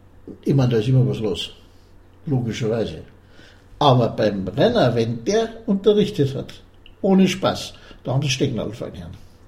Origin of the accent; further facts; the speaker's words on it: Munich, Bavaria, Germany; wir sind beide Münchner. In München geboren, in München aufgewachsen, in München gelebt. Unser ganzer Lebenskreis war in einer Großstadt.